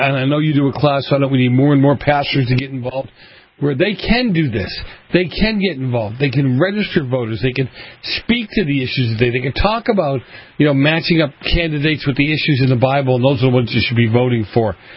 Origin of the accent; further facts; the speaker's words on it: Boston, Massachusetts, United States; Again, growing up in Boston, seeing some of the things that were being done or had been done